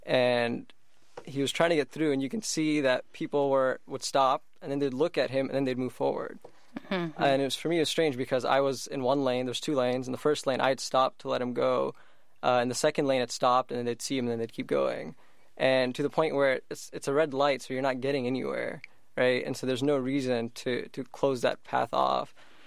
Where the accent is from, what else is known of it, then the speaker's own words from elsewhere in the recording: Dallas, Texas, United States; now in Bay Area, United States; So, born and raised in Dallas, Texas, and also considering the fact that for me, I'm only seeing this kind of unravel in more recent years, I feel right now I'm blessed to be in the Bay Area